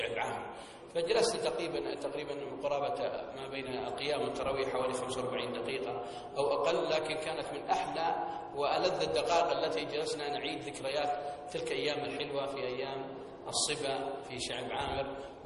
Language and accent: Arabic; Hejaz, Saudi Arabia; أني تربيت في الحجاز وولدت في الحجاز ونشأت في الحجاز ودرست في الحجاز وعاشرت أهل الحجاز